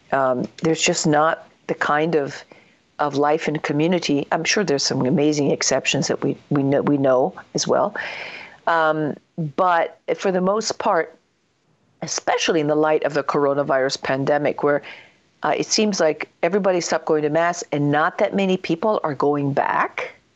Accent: Italy; I know growing up in Italy, that was definitely not our experience.

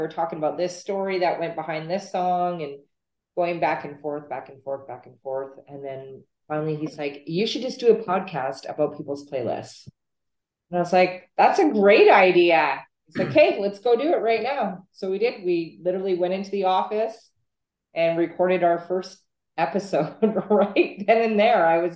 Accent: Calgary, Alberta, Canada; I'm from Calgary, Canada.

